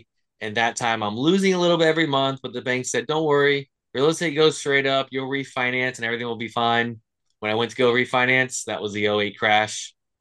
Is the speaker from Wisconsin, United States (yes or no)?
no; Plant City, Florida, United States; I am from Central Florida. We're a little town called Plant City, the winter start rate capital of the world.